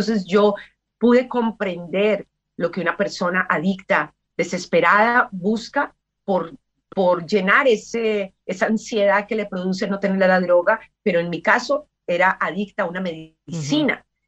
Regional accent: Colombia; Yo soy colombiana, pero yo como colombiana jamás probé la droga

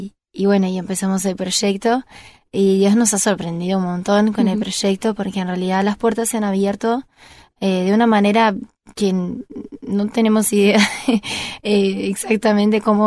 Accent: Curitiba, Paraná, Brazil; Spanish is a second language; now in Uruguay; que no era ni en mi ciudad, que soy de Curitiba, uh-huh, ni en Londrina, era como en el medio.

